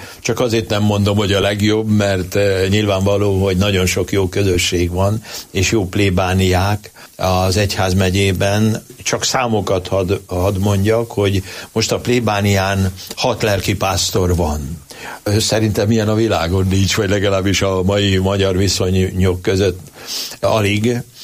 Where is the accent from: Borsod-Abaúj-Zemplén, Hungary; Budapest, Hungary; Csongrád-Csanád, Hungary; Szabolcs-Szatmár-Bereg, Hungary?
Borsod-Abaúj-Zemplén, Hungary; Miskolc; a szülővárosomban, Miskolcon